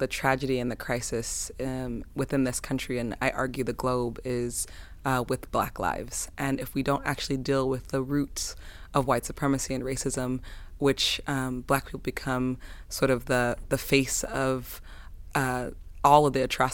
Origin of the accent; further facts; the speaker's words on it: Los Angeles, California, United States; I'm from Los Angeles, California, and I'm one of the co-founders of Black Lives Matter.